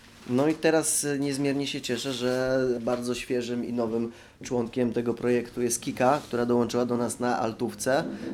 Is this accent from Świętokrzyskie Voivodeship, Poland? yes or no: yes; Świętokrzyskie Voivodeship, Poland; zdecydowanie częściej odwiedzam Olsztyn, jeżeli chodzi o już rodzinne strony, niż moje oryginalnie rodzinne strony, czyli województwo świętokrzyskie.